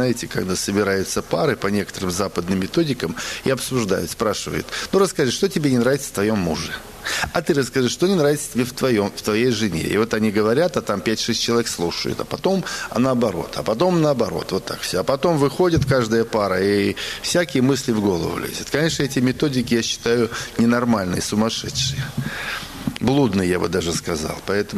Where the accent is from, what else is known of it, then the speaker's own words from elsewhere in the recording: Saint Petersburg, Russia; born there; я родился в Санкт-Петербурге, в бывшем Ленинграде. Родился в 52-м году.